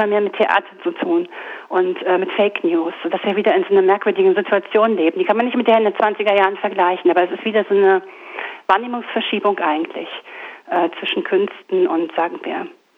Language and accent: German; East Germany, Germany; Ich bin in der DDR aufgewachsen und musste das in der Schule lesen.